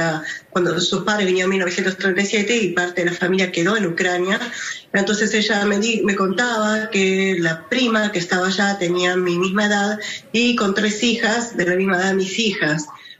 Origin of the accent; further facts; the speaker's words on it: Argentina; como los argentinos, que hablamos solamente español y algunos hablan inglés.